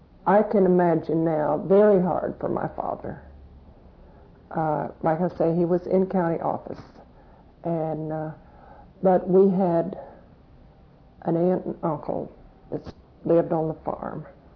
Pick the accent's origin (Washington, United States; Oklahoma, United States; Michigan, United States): Oklahoma, United States; Pauls Valley; Well, I was born in Pauls Valley, Oklahoma, on May the 13th, 1918. I lived on a farm till I was 6 years old.